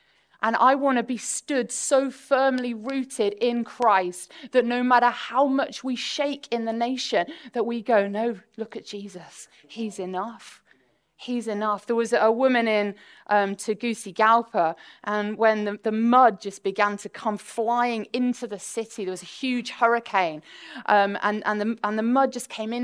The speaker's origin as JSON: {"language": "English", "region": "North West England", "country": "United Kingdom", "tie": "born or raised there", "said": "I mean, I grew up on the Wirral. It was a very, very nice upbringing, very sheltered near Liverpool, very blessed upbringing."}